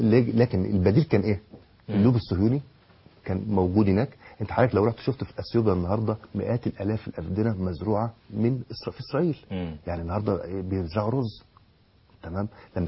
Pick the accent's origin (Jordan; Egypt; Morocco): Egypt; Mansoura, Dakahlia; احنا اصلا من المنصوره